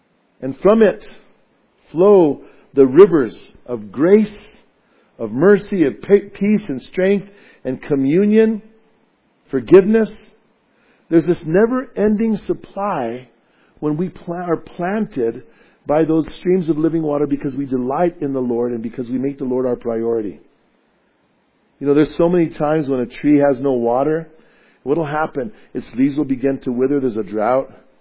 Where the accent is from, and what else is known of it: Bernalillo, New Mexico, United States; born or raised there